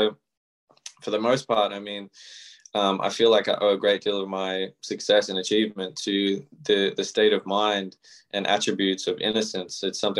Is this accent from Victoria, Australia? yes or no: yes; Melbourne, Victoria, Australia; the house that I grew up in here in Melbourne, Australia